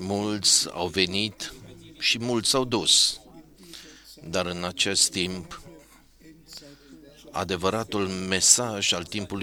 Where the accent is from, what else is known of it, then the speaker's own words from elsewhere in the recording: Pakistan; Eu vin din Pakistan.